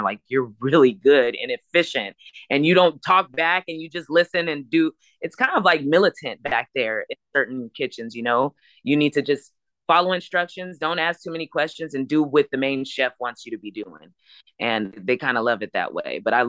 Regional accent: Los Angeles, California, United States; So my mom, you know, I was in LA. I'm from Los Angeles and I was in LA and I was, you know, trying music.

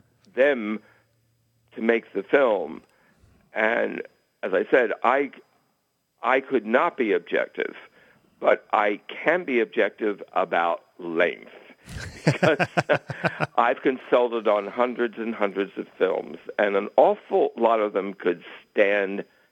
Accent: New York City, New York, United States; and I'm from New York City

